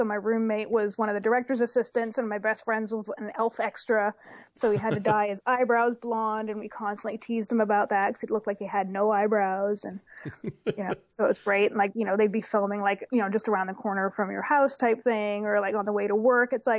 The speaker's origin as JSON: {"language": "English", "country": "Canada", "tie": "born or raised there", "also_born_or_lived": "New Zealand", "said": "Yeah, so I was born in New Zealand and ended up back in Canada when I was 2. And then went back when I was 19 and stayed for like 8-9 years."}